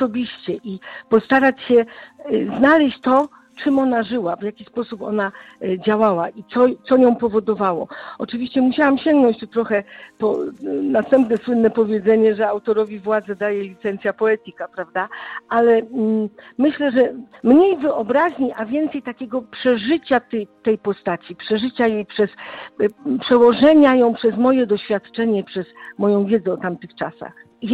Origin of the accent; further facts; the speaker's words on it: Silesian Voivodeship, Poland; born there; Urodziłam się na Śląsku, więc historia Śląska jakby płynęła w moich żyłach.